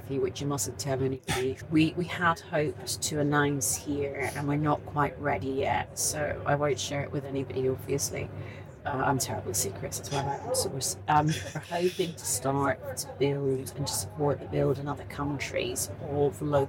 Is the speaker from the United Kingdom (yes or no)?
yes; United Kingdom; We've been doing our tea and biscuits because we're British.